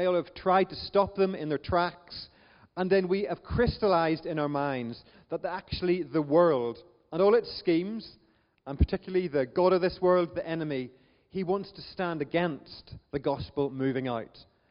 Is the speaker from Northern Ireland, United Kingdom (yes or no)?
yes; Northern Ireland, United Kingdom; accent: Northern Irish; my Northern Irish accent often flummoxes people